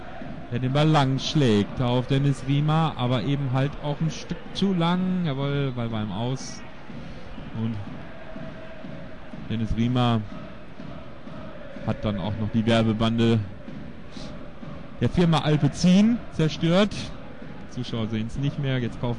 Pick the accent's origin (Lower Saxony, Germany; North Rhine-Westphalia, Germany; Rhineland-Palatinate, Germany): North Rhine-Westphalia, Germany; Bielefeld; Wir freuen uns natürlich als Bielefelder, gar keine Frage.